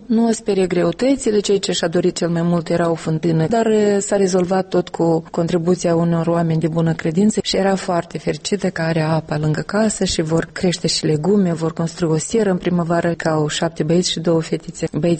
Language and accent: Romanian; Soroca District, Moldova; satul meu de Baștină, parcă în raionul Soroca